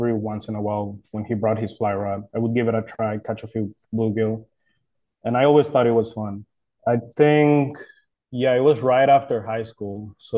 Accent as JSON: {"language": "English", "country": "Mexico", "tie": "born or raised there", "also_born_or_lived": "Pasadena, United States", "said": "I was born in Pasadena. When I was little, my mom didn't really like it here. So she moved back to Mexico with her family. My dad stayed here. So I grew up in Mexico. I came back here at the beginning of high school."}